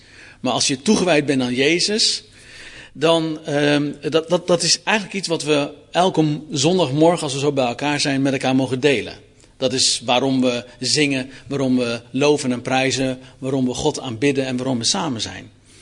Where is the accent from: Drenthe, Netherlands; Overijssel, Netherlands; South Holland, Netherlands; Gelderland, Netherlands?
South Holland, Netherlands; Ik heb dus Zuid-Molukse bloed in mijn aderen stromen. Ik ben geboren en getogen in Zuid-Holland. En ik woon inmiddels samen met mijn vrouw en nog een aantal andere vrouwen al een aantal jaren in Zuid-Limburg.